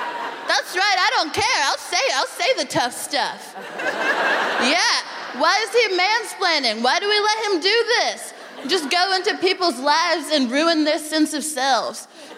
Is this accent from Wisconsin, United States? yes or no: no; Texas, United States; If you have met me, then howdy. I'm from Texas, which is gross.